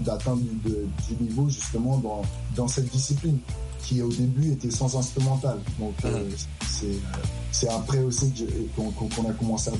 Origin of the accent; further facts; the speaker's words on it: Brooklyn, New York, United States; Moi, j'ai grandi aussi dans Manly, in the Bedside. in the Bedford-Stuyvesant section of Brooklyn. So j'étais sur Franklin and Green à l'époque, ou Franklin and Clifton, Tompkins and Vernon.